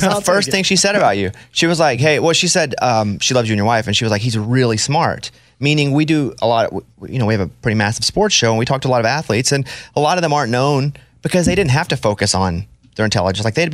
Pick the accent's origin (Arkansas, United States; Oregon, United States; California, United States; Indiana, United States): Arkansas, United States; now in Nashville, United States; It was always like Austin. I'm from Arkansas. But then like 7, 8 years, it'd be like home started to feel like Nashville.